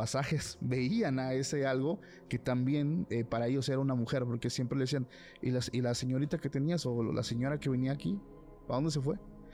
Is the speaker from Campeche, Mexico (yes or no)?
no; Tuxtepec, Oaxaca, Mexico; Te platicaba del que es de allá de mi ciudad, de mi pueblo, Tuxtepec.